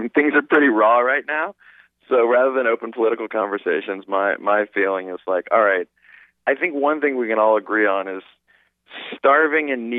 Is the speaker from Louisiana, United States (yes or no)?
yes; New Orleans, Louisiana, United States; Well, you know, we grew up in the suburbs, and what was great about that is we were kind of free to roam